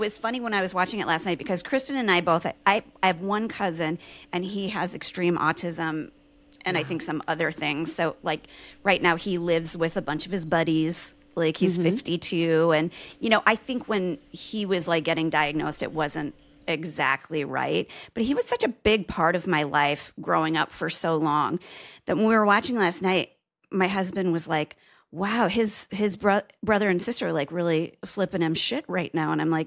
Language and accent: English; Nebraska, United States; As soon as we figured out we're both from Nebraska, we quickly figured out we lived across the street from each other in Los Angeles